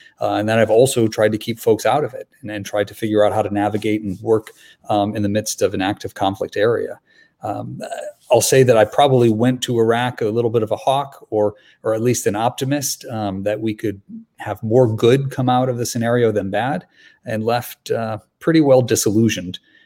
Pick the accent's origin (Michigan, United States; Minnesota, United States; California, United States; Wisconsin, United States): Michigan, United States; Grand Rapids; I was fourth generation West Michigander, born and raised in Grand Rapids.